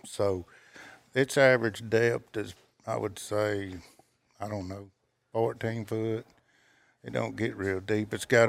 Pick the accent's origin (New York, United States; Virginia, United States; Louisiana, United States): Louisiana, United States; I'm from Louisiana, so everybody says, "Are you LSU fun?"